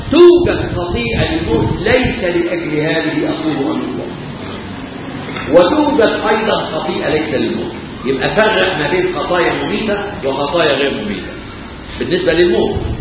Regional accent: Egypt; إحنا عندنا كمصريين وكأحبار تراث قديم.

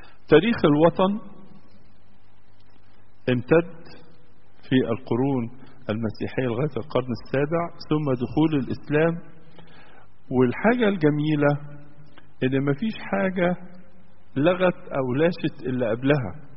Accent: Egypt; وهذا هو التاريخ اللي بنعيشه عندنا في مصر.

